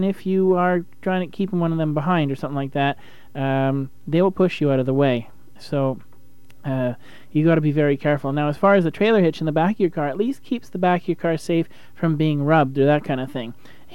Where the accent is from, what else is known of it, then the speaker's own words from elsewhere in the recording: Canada; being a Canadian, we're kind and gentle and what have you